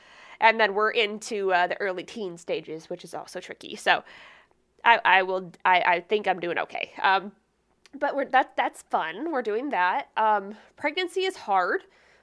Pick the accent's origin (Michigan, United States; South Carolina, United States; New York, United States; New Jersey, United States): Michigan, United States; I am from Michigan, and which is probably why you might think I'm drunk.